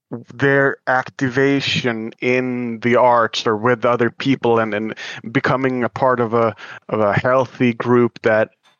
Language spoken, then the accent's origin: English; Sweden; I'm from Sweden